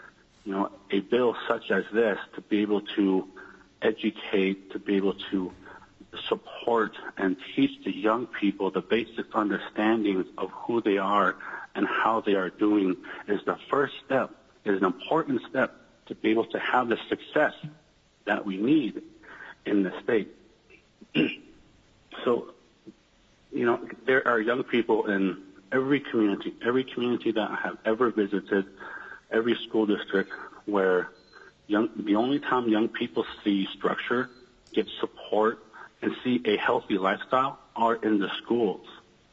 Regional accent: Metlakatla, Alaska, United States; I am from Metlakatla, Alaska. And I have lived here in Metlakatla my entire life.

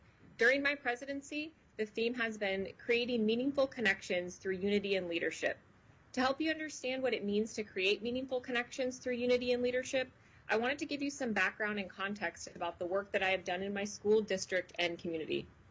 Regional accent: Anchorage, Alaska, United States; I was born and raised in Anchorage and have served for 12 years in rural Alaska.

